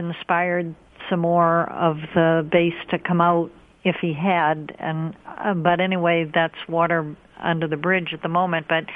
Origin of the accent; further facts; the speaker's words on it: Massachusetts, United States; the wonderful U.S. Senator Elizabeth Warren from my home state of Massachusetts